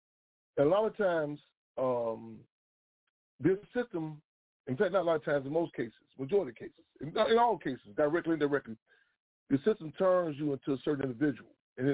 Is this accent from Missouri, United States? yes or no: no; Inglewood, California, United States; And I remember the block I grew up in Inglewood.